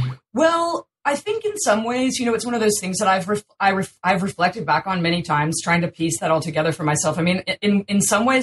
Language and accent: English; North Carolina, United States; No, but I'm from North Carolina.